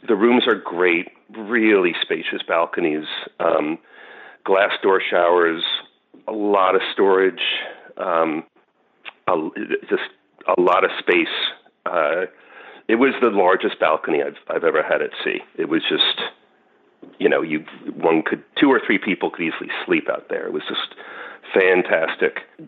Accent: New York, United States; and I'm from New York where there's a lot of good chop houses.

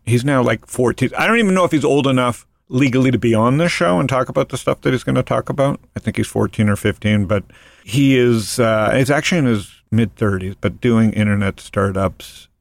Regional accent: Toronto, Ontario, Canada; now in Arizona, United States; I'm from Toronto, and Toronto people

